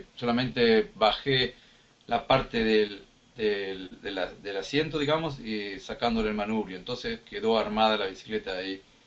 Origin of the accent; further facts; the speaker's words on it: Argentina; now in Mannheim, Germany; soy argentino también, nací en Argentina y hace 20 años que resido ya acá en Alemania, en la ciudad de Mannheim.